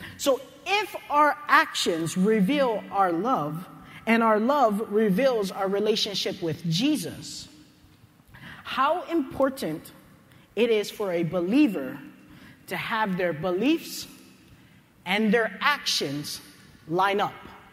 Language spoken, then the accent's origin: English; Hawaii, United States; And like you heard right here, I'm from Oahu. I'm Hawaii built.